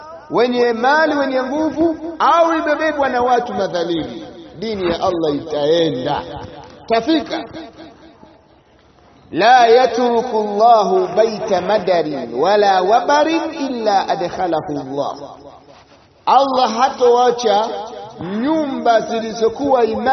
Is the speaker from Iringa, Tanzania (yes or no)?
no; Mwanza, Tanzania; Mimi ninatokea Mwanza, kwa Mwanza huko tulipo tunakutambueni